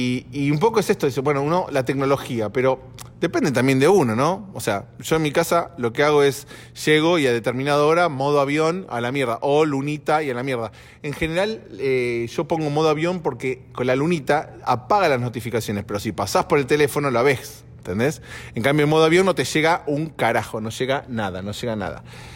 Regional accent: Argentina; now in Los Angeles, United States; somos todos los argentinos varones que estamos acá

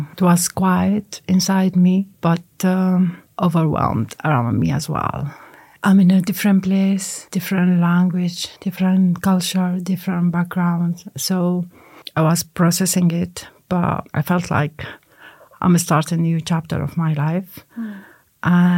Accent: Sudan; English is a second language; moved away; because I came with my status from Sudan

